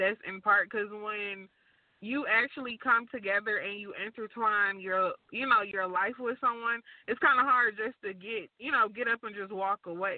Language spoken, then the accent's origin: English; Atlanta, Georgia, United States; he did it at the CNN building because I'm from Atlanta. So it was in Atlanta.